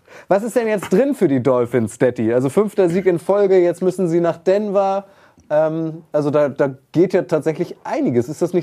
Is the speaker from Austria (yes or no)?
no; Poland; Ich bin Pole.